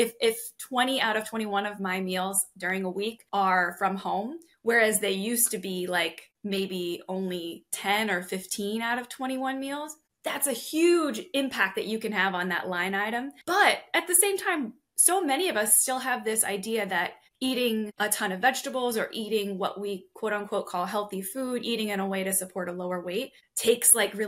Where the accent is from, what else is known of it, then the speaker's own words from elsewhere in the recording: New York, United States; I'm from New York.